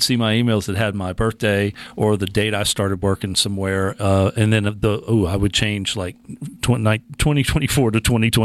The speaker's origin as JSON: {"language": "English", "region": "Colorado", "country": "United States", "tie": "born or raised there", "said": "Like, I grew up in Colorado."}